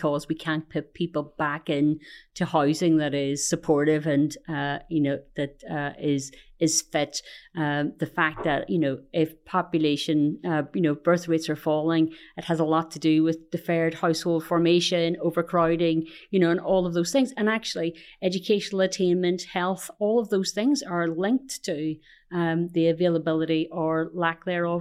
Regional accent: Northern Ireland, United Kingdom; growing up in Northern Ireland, I was born in 1970

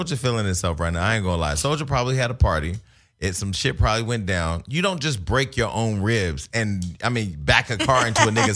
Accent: Stockton, California, United States; I didn't really know a lot of gay niggas because I was from Stockton, whatever.

